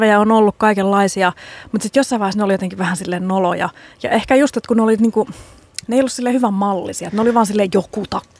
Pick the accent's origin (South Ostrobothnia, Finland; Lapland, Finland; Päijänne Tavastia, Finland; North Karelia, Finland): North Karelia, Finland; Joensuu; Sitä muuten sanottiin niittirotsiksi meillä Joensuussa.